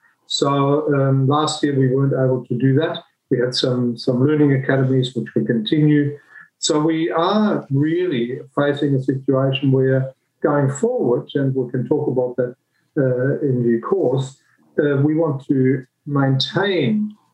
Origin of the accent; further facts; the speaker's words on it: Germany; English is a second language; moved away as an adult; now in Australia; I'm originally from Germany. My accent most probably gives me away. I started 40 years ago, almost 41, and came to Australia because my mother's Australian